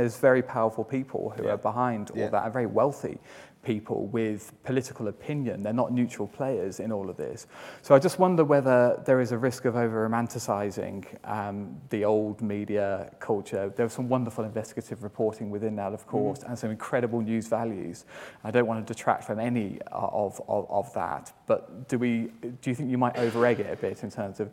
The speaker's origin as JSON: {"language": "English", "country": "United Kingdom", "said": "We're British, we're very used to lying to ourselves, so it's that's what we're very comfortable with."}